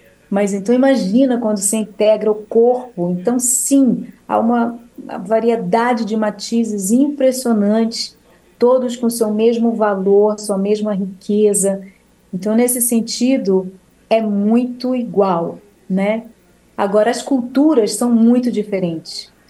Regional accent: Brazil; que nascemos no Brasil e temos um grande orgulho de dizer ao mundo que somos brasileiros

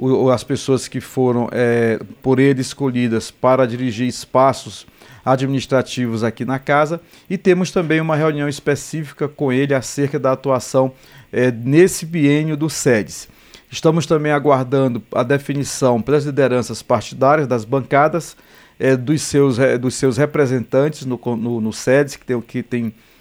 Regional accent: Maranhão, Brazil; eu sou do Maranhão

